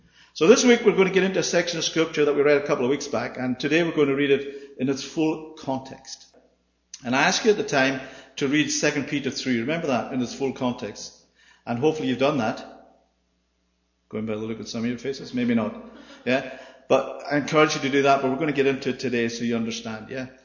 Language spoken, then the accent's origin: English; Ireland; first language Irish; English is a second language; But do you know my first language was Gaelic? Yeah, so for the Irish, it was actually, I could be teaching this in Gaelic.